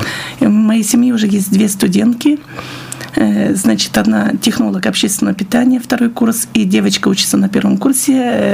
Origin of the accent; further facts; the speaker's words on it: Vologda Oblast, Russia; я сама из Кириловского района, мы любим с детьми отдыхать у меня на родине.